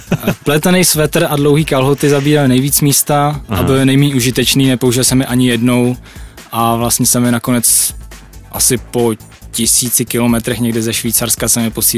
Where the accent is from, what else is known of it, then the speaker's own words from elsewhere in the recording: Příbram, Central Bohemian Region, Czechia; změřil jsem si tu trasu s Příbrami, odkud pocházím